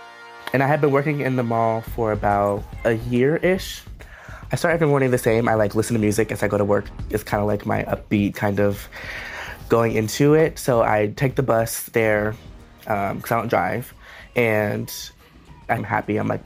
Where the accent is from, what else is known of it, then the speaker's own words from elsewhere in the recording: Minneapolis, Minnesota, United States; I am from Minneapolis, Minnesota, and I am 18 years old